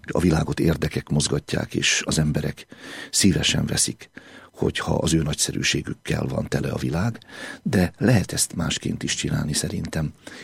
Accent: Olaszliszka, Borsod-Abaúj-Zemplén, Hungary; És mivel Tokajhegyaljai vagyok, a mára hírhetté vált olasz tiszkáról származom, Sárospatakon jártam gimnáziumba, tehát minden a gyerekkorom kapcsán Széphalom környékéhez köt.

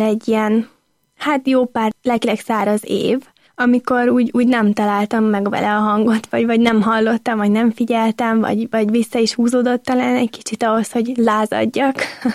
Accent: Miskolc, Borsod-Abaúj-Zemplén, Hungary; also born or lived in Budapest; A szüleimmel Budapestről költöztünk Miskolcra, amikor én voltam még csak másfél éves, és most nem olyan régen visszaköltöztünk Budapest mellé, és most, hogy 23 éves leszek újra, itt vagyok a szülővárosomban.

